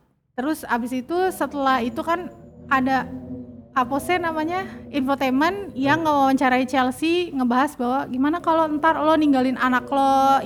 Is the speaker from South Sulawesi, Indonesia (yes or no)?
yes; Makassar, South Sulawesi, Indonesia; karena gue kan dari Makassar, terus rumah gue di Makassar itu gak ada kabel TV-nya